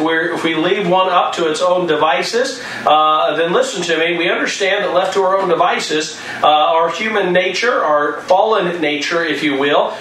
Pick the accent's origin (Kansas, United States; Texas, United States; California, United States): Kansas, United States; especially I guess growing up in Kansas where the wind blows nonstop 24/7.